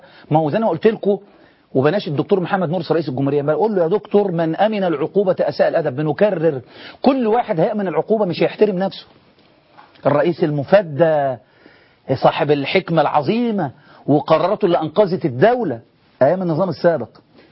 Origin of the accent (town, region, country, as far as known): Egypt